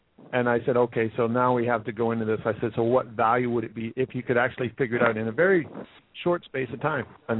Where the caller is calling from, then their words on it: Scotland, United Kingdom; I'm calling from my office in the Highlands of Scotland.